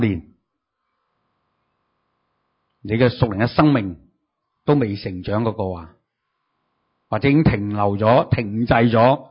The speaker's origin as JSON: {"language": "Chinese", "country": "China", "said": "即是好像我们中国人的说话，学如逆水行舟，不进则退。"}